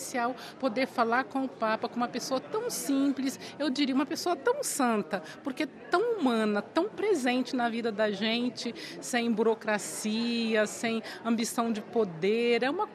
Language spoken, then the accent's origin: Portuguese; Brazil; sou brasileira e é um prazer estar aqui